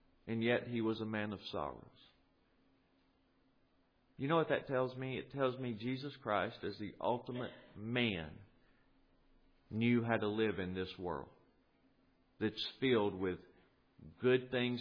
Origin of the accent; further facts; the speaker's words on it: the South, United States; I know y'all don't realize I'm from the South, but I am. In a southern, fundamentalist, non-reformed, evangelical environment